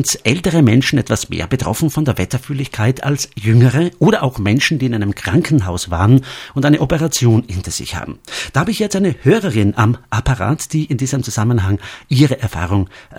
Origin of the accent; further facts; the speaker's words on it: Trentino-Alto Adige, Italy; now in Innsbruck, Austria; Diesen Aspekt finde ich als Südtiroler in Innsbruck besonders interessant.